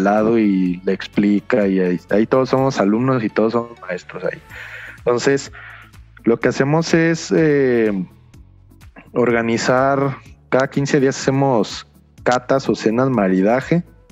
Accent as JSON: {"language": "Spanish", "region": "Aguascalientes", "country": "Mexico", "said": "sí me costó un poco de trabajo salirme de Aguascalientes e irme a otros estados a estudiar cosas. Y si veo la oportunidad de llevárselo a mi tierra"}